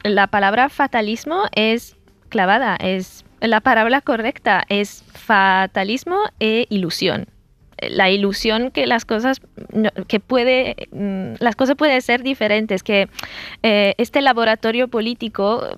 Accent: Italy; Spanish is a second language; now in Spain; Yo de entrada, cuando digo que soy italiana, aquí todos me aman

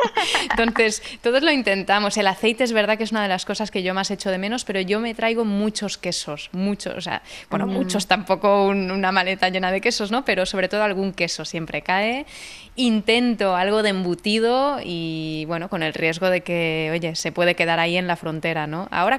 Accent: Barcelona, Catalonia, Spain; also born or lived in Andorra; yo al final me he criado en Barcelona, pero soy de Andorra

